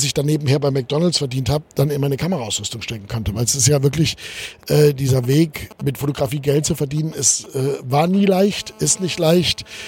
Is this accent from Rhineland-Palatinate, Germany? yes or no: yes; Mayen, Rhineland-Palatinate, Germany; born there; Geboren bin ich eigentlich in Mayen. Also wenn die Leute Heimat sagen, heimatliche Gefühle habe ich tatsächlich, wenn ich in dieses kleine Eifelaner Nest namens Mayen komme.